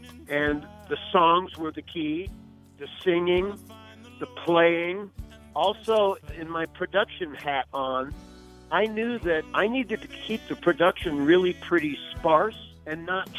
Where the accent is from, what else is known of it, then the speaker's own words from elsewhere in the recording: Colorado Springs, Colorado, United States; I grew up in the Colorado Springs area and then went to college in 1968 up in Boulder.